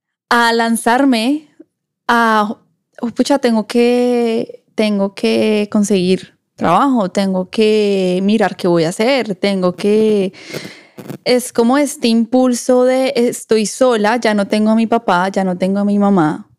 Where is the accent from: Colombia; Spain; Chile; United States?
Colombia; yo soy 100% orgullosamente colombiana, latina. Vamos a decir que soy de Colombia